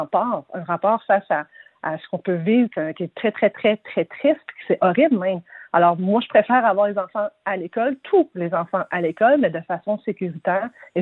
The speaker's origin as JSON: {"language": "French", "region": "Quebec", "country": "Canada", "said": "sauf chez nous, au Québec"}